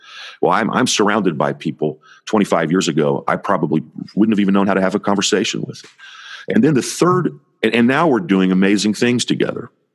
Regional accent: Indiana, United States; Now, I grew up in Indiana.

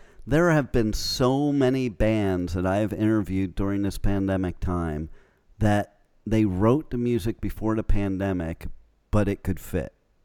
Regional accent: Northern United States, United States; I'm also from the North, so I'm a Yankee, like some of those places you just talked about

